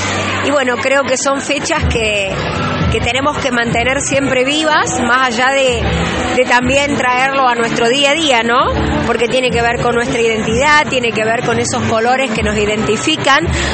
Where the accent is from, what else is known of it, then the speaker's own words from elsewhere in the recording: Argentina; esos valores que nos caracterizan como argentinos.